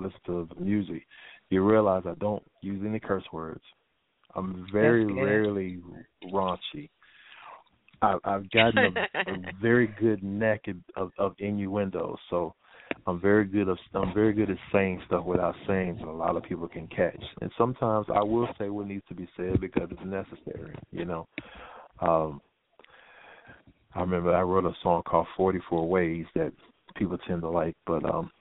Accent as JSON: {"language": "English", "town": "Chattanooga", "region": "Tennessee", "country": "United States", "said": "I'm originally from Chattanooga, and we've been having a lot of violence and gang violence and shooting violence here lately."}